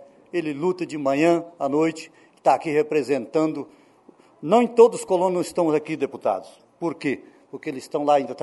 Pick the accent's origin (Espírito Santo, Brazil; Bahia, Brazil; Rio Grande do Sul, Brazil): Espírito Santo, Brazil; Baixo Guandu; Eu sou de Baixo Quandu